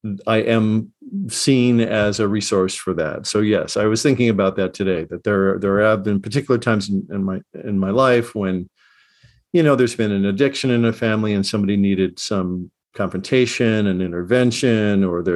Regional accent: Chicago, Illinois, United States; I was born in 59, and I grew up in Chicago in the late 60s.

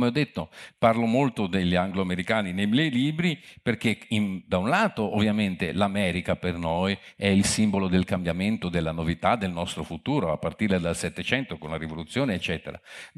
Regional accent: France; Italian is a second language; dovete capire anche che sono un francese che ha una visione continentale, ovviamente.

